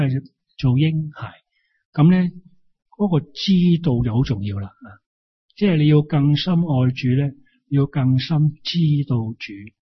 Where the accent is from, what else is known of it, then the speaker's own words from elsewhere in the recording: China; 本来这样讲嘢呢，我们中国人不会这样讲